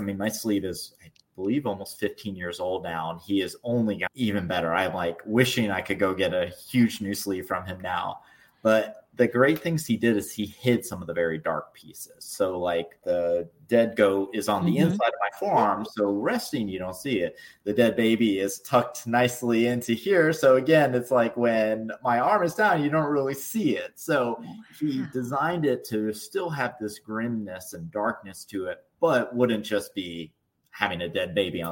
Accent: South Carolina, United States; because I grew up in South Carolina near the swamps.

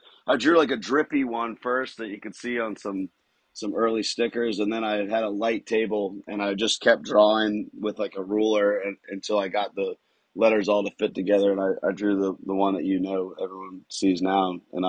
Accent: Virginia Beach, Virginia, United States; Yeah, Andy and I grew up in Virginia Beach

